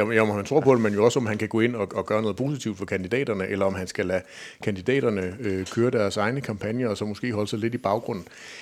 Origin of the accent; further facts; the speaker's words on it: Kolding, Region of Southern Denmark, Denmark; jeg er jo fra Kolding og har en særlig forkærlighed for det, der kommer til at foregå i Kolding Kommune